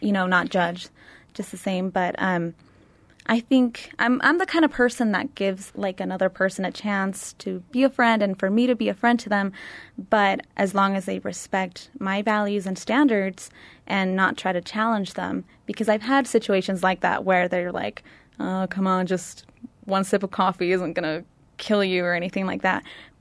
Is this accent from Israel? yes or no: no; Chile; now in Taylorsville, United States; I'm 18, and I'm from Chile, but I'm now living in Taylorsville, Utah.